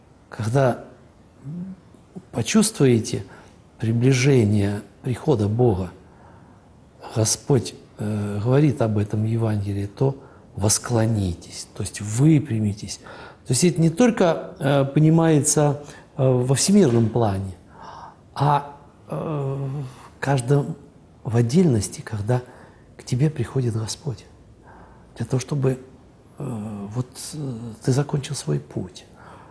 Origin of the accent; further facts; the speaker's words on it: Voronezh, Voronezh Oblast, Russia; Я из центральной части России, я воронежец, да. А у нас по-другому.